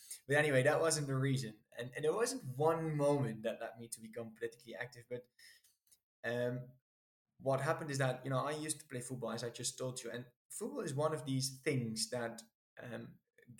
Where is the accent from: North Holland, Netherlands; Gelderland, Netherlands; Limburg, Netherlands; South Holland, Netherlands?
Gelderland, Netherlands; Wijchen; So I was born in Wijchen, which is a small town, really. I think it's a village formally, but I'd say it has the size of a town near Nijmegen. And that's where I grew up, in a middle-class family.